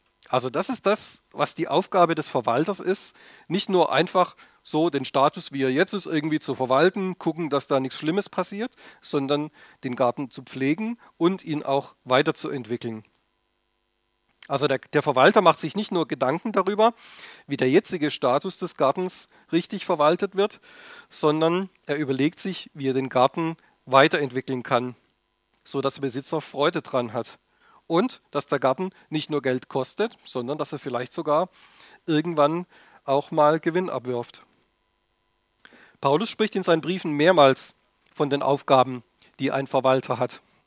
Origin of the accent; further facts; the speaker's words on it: Baden-Württemberg, Germany; Früher hat man im Schwabenland, wo ich herkomme, hat man eher gesagt, der Prokurist.